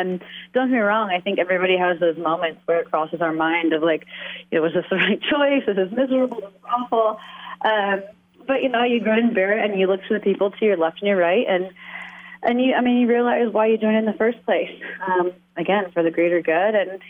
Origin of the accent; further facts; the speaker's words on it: the South, United States; I'm from the South originally, so growing up, I played a lot of the team sports.